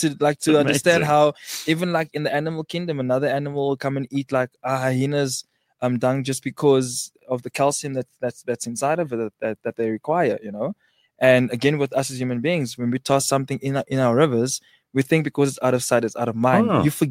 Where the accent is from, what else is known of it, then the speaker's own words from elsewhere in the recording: Cape Town, Western Cape, South Africa; And growing up in Cape Town, I remember I used to have a rule for myself never to litter on a Sunday.